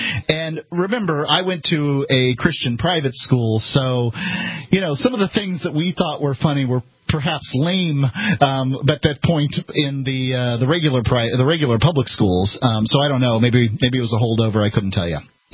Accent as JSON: {"language": "English", "region": "the South", "country": "United States", "said": "I'm from the South. We don't tell racist jokes."}